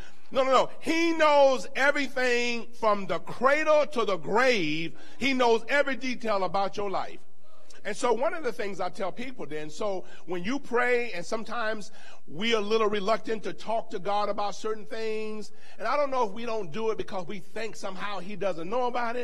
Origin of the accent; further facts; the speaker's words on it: Deep South, United States; particularly because our ancestry is in the Deep South, I'm from the Deep South